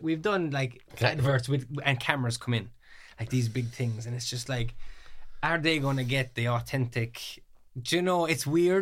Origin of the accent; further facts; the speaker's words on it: Ballymac, Munster, Ireland; I'm 23. I'm from Kerry, Ballymac.